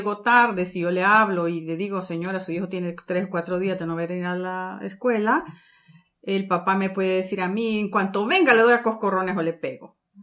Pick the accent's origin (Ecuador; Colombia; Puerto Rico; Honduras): Honduras; now in United States; Honduras.